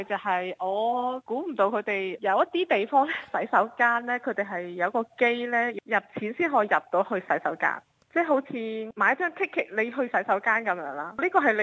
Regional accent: Macau; 因為我本身是澳門人

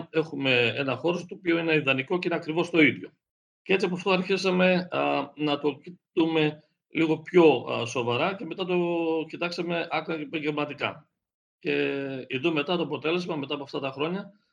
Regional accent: Australia; now in Greece; και τώρα που είμαι μόνιμα εδώ, πολλοί ακόμα έχουν πρόβλημα να αναφερθούν στο όνομά μου.

